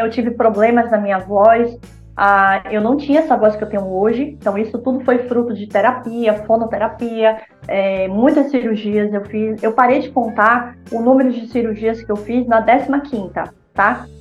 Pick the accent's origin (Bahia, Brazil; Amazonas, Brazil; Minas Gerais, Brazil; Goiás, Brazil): Bahia, Brazil; born there; lá aqui no interior da Bahia, onde eu nasci